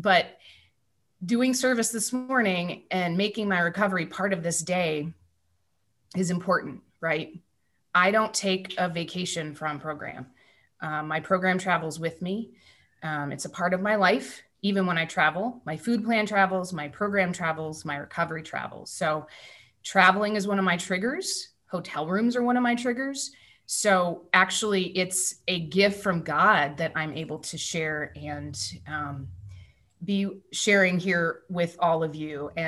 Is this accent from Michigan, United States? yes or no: yes; Michigan, United States; born there; now in Virginia, United States; I was born in Michigan, but live in Virginia.